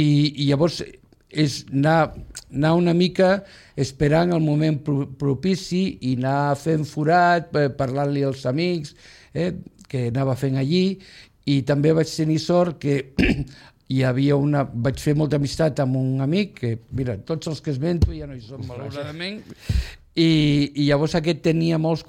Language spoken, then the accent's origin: Catalan; Sitges, Catalonia, Spain; also born or lived in Terrassa; però diguéssim que la colla del meu poble és la Jove de Sitges.